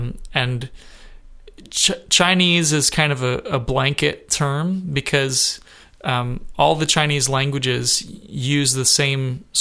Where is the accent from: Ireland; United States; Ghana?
Ghana; Well, I grew up in Ghana.